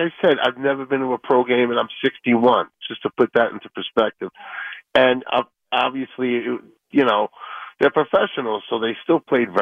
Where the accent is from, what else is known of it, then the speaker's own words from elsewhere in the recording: Commack, New York, United States; he's from my hometown of Comac, so I'm friends with him.